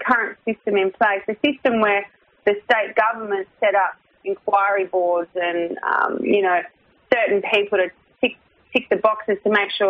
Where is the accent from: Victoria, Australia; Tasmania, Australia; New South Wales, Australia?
New South Wales, Australia; Gosford; I was born in Gosford and I've lived in the Central Coast for probably about 11 or 12, and then I moved to Yimundi up in Queensland, Sunshine Coast.